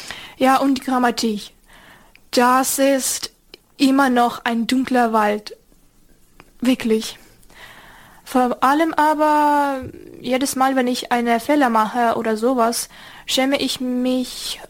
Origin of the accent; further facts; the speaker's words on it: Ukraine; German is a second language; now in Germany; Sogar ganz normale Kartoffeln, ja, war bei uns in der Ukraine ein bisschen anders als hier. Ja, aber sonst, alles ist super. Finde ich, hier in Deutschland ist wirklich cool.